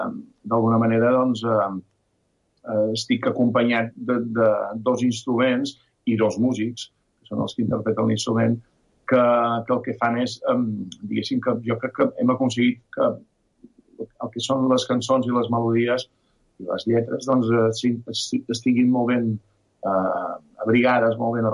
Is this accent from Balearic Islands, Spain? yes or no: yes; Ciutadella, Balearic Islands, Spain; jo som menorquí, som de Ciutadella, visc a una illa, o sigui, vaig néixer a una illa, vaig marxar d'una illa amb … per buscar-nos la vida com a músics, però al cap de 11 anys vaig tornar cap a l'illa.